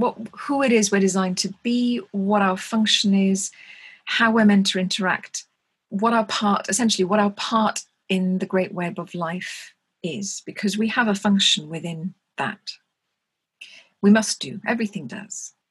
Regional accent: Wales, United Kingdom; The way I'm a Welsh speaker, and we believe that the Welsh language was given to us by the land.

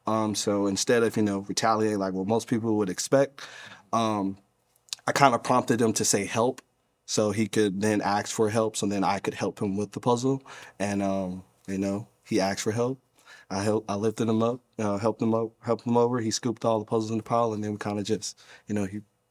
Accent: North Carolina, United States; also born or lived in New Jersey; I'm from North Carolina, or actually born in Jersey, raised in North Carolina.

